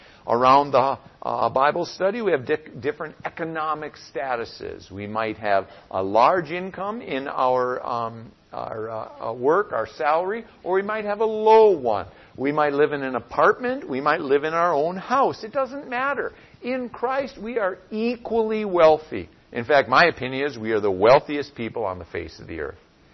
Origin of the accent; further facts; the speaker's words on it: Seward, Alaska, United States; now in Twin Cities, United States; We come from Seward, Alaska, 3,000 people, summer may be triple that or so. Zero stoplights in the city. So we come here and it's a hyperdrive.